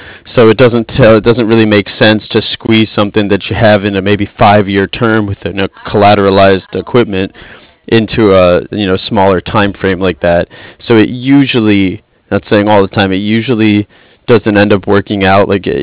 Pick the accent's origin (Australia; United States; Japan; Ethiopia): United States; New Jersey; I'm from the East Coast back in Jersey.